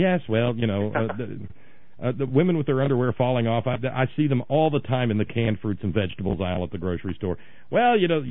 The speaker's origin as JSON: {"language": "English", "region": "Southern United States", "country": "United States", "said": "you being a Southern man, me being a Southerner, we understand that there's a difference between naked and naked."}